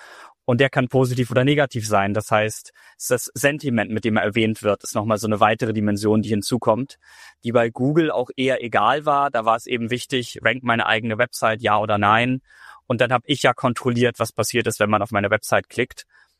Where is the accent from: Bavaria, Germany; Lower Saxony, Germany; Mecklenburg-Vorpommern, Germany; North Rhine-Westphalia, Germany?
Lower Saxony, Germany; Lüneburg; also Lüneburg ist meine Heimatstadt